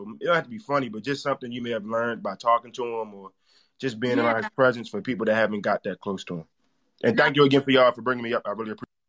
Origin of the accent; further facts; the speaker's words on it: Baltimore, Maryland, United States; Yeah, I take it very serious because I'm from Baltimore and I grew up without my father.